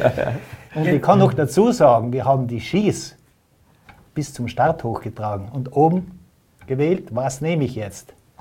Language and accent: German; Trentino-Alto Adige, Italy; Ich glaube, das hat man bei uns in Südtirol gewusst, das weiß man in Italien.